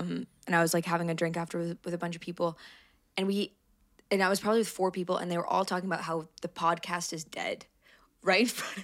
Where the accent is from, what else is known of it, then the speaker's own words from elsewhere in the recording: Ontario, Canada; first language Polish; I'm from Canada, born and raised in a little town in southern Ontario, I guess. Southern, northern Ontario, middle. And my parents are... Polish immigrants. They moved to Canada 5 years before I was born